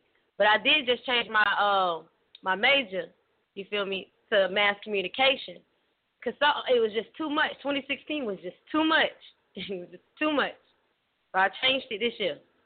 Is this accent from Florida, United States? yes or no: yes; Florida, United States; I know, but I'm saying because I'm from Florida and I'm in Florida.